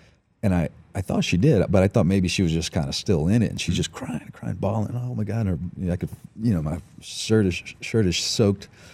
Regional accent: Austin, Texas, United States; I play a lot of country tunes. I'm from Austin, Texas.

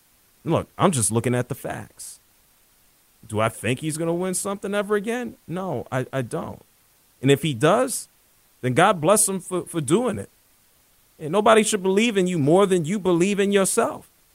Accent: New York, United States; You know, growing up in New York, one of the ugliest things I've seen in my life.

